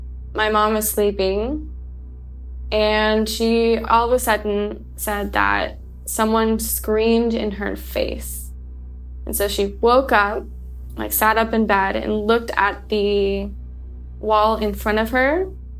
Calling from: Paris, Île-de-France, France; I'm calling from Paris, France.

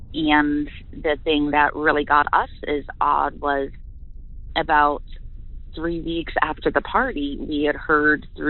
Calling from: Ohio, United States; I'm calling from Ohio.

